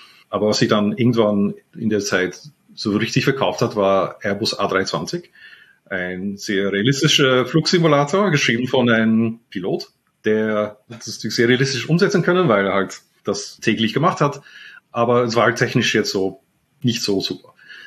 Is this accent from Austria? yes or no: no; Netherlands; accent: Viennese; Habe auch übrigens 11 Jahre in Wien gewohnt und bin mit einer Wienerin verheiratet, deswegen habe ich einen Wiener Akzent. Aber auf jeden Fall bin aufgewachsen in den Niederlanden